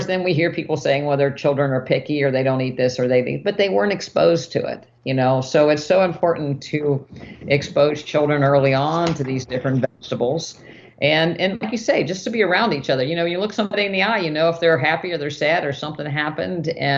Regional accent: West Virginia, United States; And of course, you know, we, again, growing up in West Virginia, it was lard and whole milk in this recipe.

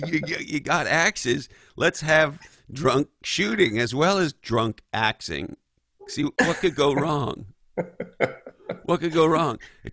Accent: Canada; And listen, as a Canadian, this part just puts this just drives it to 11.

